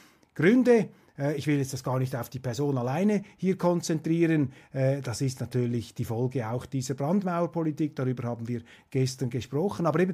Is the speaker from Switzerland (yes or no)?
yes; Switzerland; Und ein zweiter bemerkenswerter Satz ist mir da als Schweizer natürlich auch noch aufgefallen